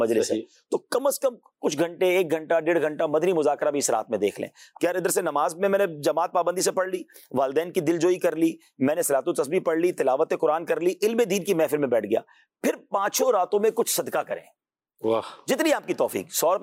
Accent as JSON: {"language": "Urdu", "town": "Karachi", "region": "Sindh", "country": "Pakistan", "tie": "born or raised there", "said": "مجھے یاد ہے میں جب چھوٹا تھا تو کراچی میں حافظ نہیں ملتا تھا،"}